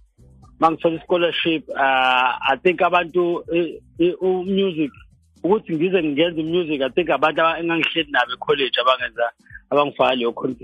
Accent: Umlazi, KwaZulu-Natal, South Africa; Yeah, growing up in Umlazi for us, because I'm born in 83

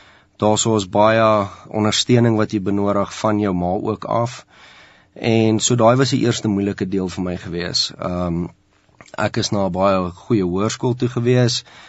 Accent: Lydenburg, Mpumalanga, South Africa; born there; ek is ook in Leidenburg gebore

